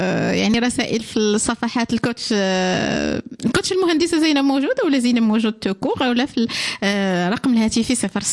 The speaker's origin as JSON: {"language": "Arabic", "country": "Morocco", "said": "اللي هو عنده واحد الواقع كبير علينا كمغاربه اللي هو العيد الكبير"}